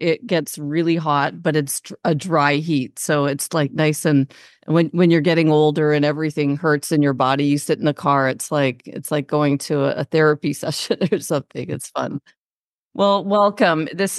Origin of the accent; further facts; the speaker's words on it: Toronto, Ontario, Canada; I grew up in Toronto, so I should know Celsius.